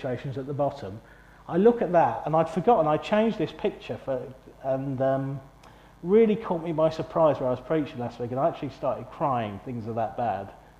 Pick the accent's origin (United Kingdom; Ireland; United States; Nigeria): United Kingdom; I can cope, I'm British.